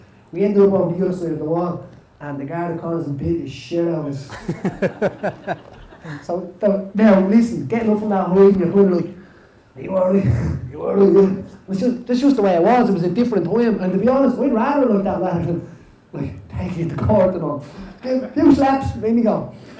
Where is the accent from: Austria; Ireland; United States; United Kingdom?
Ireland; Cork, Munster; from Cork, so it probably wouldn't be my first county to pick something